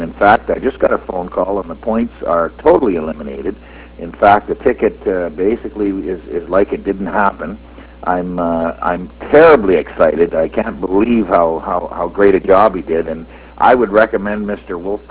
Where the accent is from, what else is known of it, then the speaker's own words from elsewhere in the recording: Canada; As a Canadian, I was really concerned about the points.